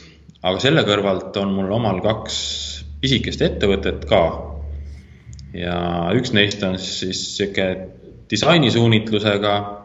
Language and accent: Estonian; Tartu, Tartu County, Estonia; now in Rõuge, Estonia; mä olen hetkel olles elupõline tartlane või nooruses tartlane, siis ma nüüd viimased juba võib-olla 15 aastat olen siukene uusmaakas. Ma elan Võrumaal Rõuge vallas